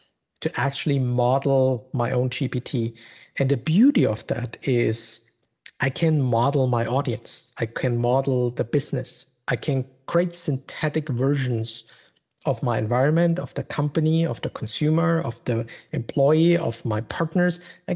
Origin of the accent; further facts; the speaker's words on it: Munich, Bavaria, Germany; English is a second language; As you can hear on my accent, grew up in Germany, in the south of Germany, which is very particular, in Munich, Bavaria.